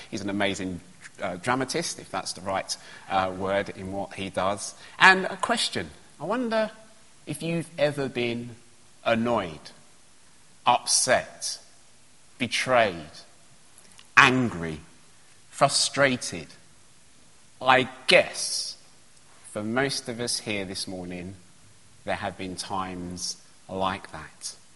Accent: London, United Kingdom; So when I was at primary school, I grew up in East London.

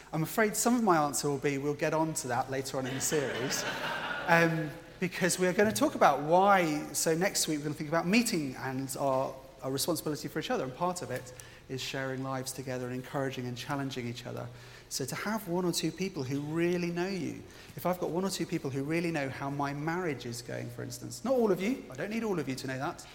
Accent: United Kingdom; I know we're British and we'll learn this slowly

